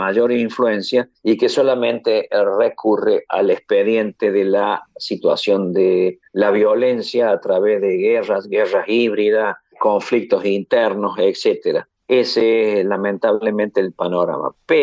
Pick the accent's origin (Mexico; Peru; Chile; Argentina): Argentina; Deben estar muchos en mi país, en Argentina, prendiéndole velas a cualquier santo para que no gane